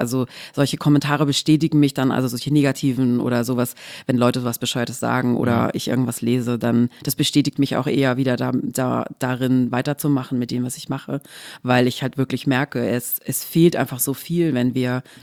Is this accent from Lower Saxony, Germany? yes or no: no; Baden-Württemberg, Germany; ich komme aus dem Schwabenländle, da sagt man, so ein Geschmäckle einfach hat.